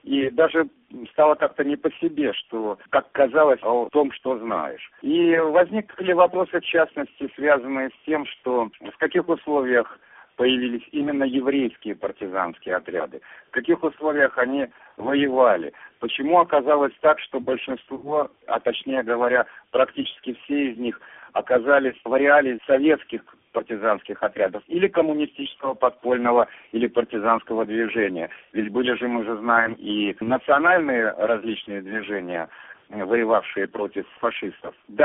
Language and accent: Russian; Belarus; поскольку я сам из Белоруссии